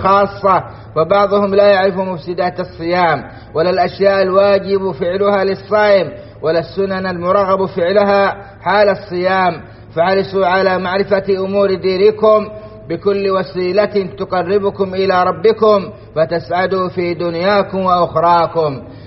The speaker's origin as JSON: {"language": "Arabic", "country": "Saudi Arabia"}